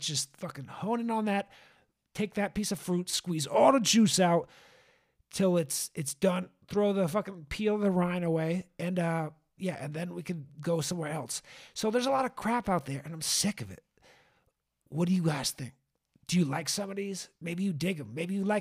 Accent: Nevis, St. Kitts & Nevis; especially growing up in the West Indies and Nevis.

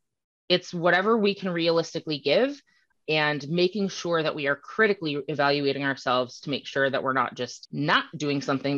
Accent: Prior Lake, Minnesota, United States; I grew up in Prior Lake, Minnesota, in an area that is relatively wealthy compared to, even other areas I've lived in my life.

